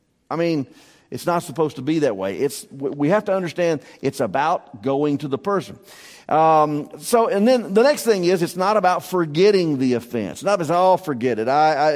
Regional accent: the South, United States; accent: Southern; I'm sure that with my southern lingo and all of my accent, I probably annoy half the church every Sunday

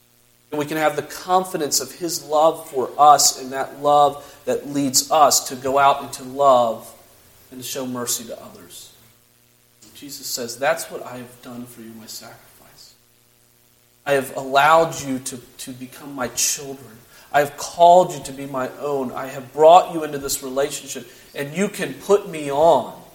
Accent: Harrisonburg, Virginia, United States; I grew up in Harrisonburg, Virginia, grew up around a bunch of deer and cornfields

